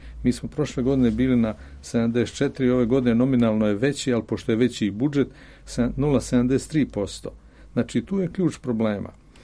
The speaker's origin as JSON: {"language": "Serbian", "town": "Zrenjanin", "region": "Vojvodina", "country": "Serbia", "said": "Ja dolazim iz Zrenjanina."}